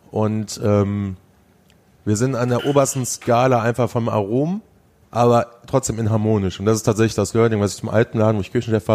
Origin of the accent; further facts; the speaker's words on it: Halver, North Rhine-Westphalia, Germany; also ich komme aus Halfa im Sauerland.